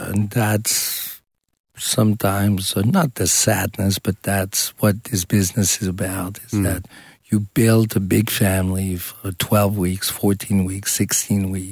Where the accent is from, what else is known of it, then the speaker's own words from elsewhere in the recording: Switzerland; also born or lived in United States; I was born in the States. I was raised in Switzerland and many different places.